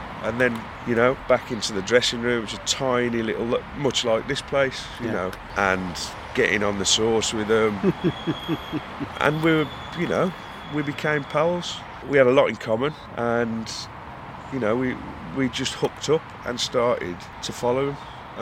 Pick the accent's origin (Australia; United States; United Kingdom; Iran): United Kingdom; Wolverhampton, West Midlands; I'm from Wolverhampton.